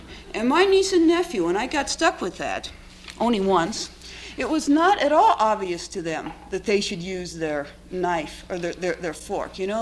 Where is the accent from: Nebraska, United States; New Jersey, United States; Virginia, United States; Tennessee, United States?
Nebraska, United States; Wilbur; But as this child growing up in Wilbur, Nebraska, the only information I had about American Indians were by the cowboy films I saw every Friday night.